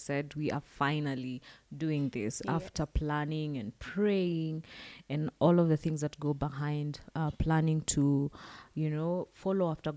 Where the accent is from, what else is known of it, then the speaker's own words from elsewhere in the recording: Kenya; I am saddened as a Kenyan.